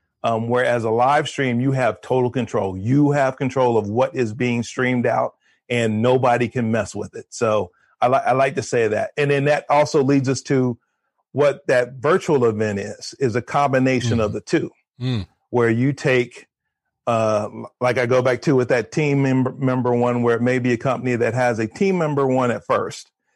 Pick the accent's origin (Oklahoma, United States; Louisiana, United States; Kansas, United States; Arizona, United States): Kansas, United States; When I went to college to be an accountant. I'm from Kansas